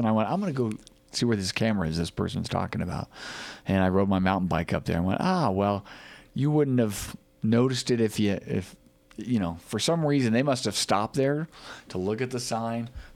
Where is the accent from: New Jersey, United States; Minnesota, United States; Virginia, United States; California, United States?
California, United States; Los Angeles; growing up in California or growing up in Los Angeles, you don't even know what a bat is, right?